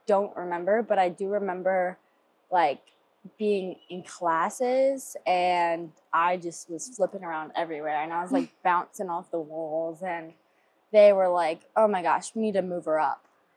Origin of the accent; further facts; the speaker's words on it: Annapolis, Maryland, United States; I'm a part of the Georgia gymnastics team. I'm a sophomore here and I'm from Annapolis, Maryland.